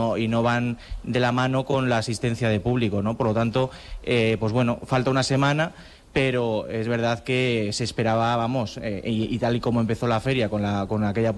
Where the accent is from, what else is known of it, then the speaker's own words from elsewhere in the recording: Madrid, Community of Madrid, Spain; born there; soy nacido en Madrid, que la gente muchas veces se confunde, pero bueno, medio de Albacete, mi madre es de Albacete, así que prácticamente de allí